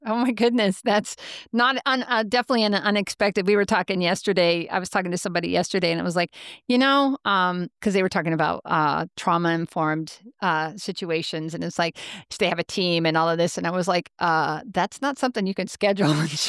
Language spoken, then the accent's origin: English; Grand Island, Nebraska, United States; We're both from the Midwest, and I grew up in Grand Island, Nebraska.